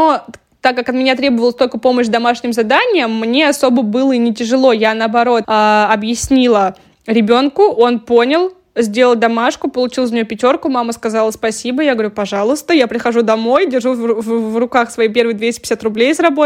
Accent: Ryazan, Ryazan Oblast, Russia; в котором живут мои родители сейчас в моем родном городе Рязань.

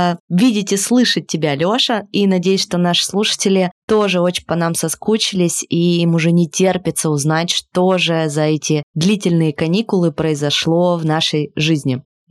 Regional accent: Tbilisi, Georgia; я ведущая и продюсер подкастов из Тбилиси.

